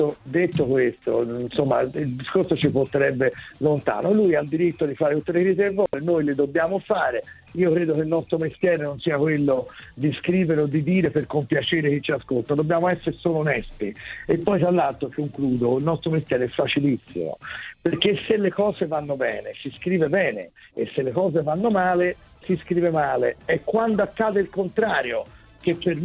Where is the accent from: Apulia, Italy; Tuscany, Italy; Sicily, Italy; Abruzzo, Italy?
Tuscany, Italy; Florence; perché sono fiorentino